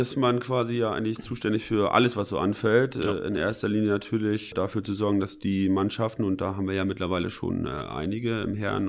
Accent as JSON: {"language": "German", "town": "Barendorf", "region": "Lower Saxony", "country": "Germany", "tie": "born or raised there", "also_born_or_lived": "Lüneburg", "said": "Früh nach Barendorf gezogen. Ich glaube, da war ich so 6, 7 Jahre alt."}